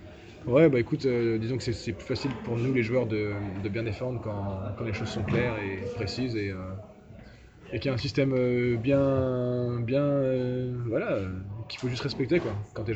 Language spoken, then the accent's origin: French; Charenton, Île-de-France, France; moi, de tous les Français, je suis le seul Parisien, donc je serais vraiment chez moi, quoi. Enfin, je viens de Charenton, j'ai grandi à côté de Bercy. Bercy, c'est chez moi.